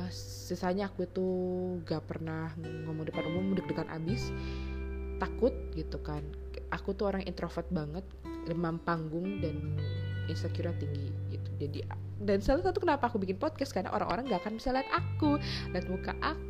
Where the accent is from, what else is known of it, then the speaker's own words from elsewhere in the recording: Bogor, West Java, Indonesia; radio Lesmana FM di Bogor, karena gue orang Bogor.